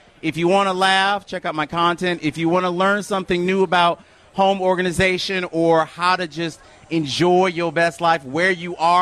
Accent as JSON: {"language": "English", "region": "Michigan", "country": "United States", "tie": "born or raised there", "said": "So growing up in Michigan, we had a Michigan State Fair forever"}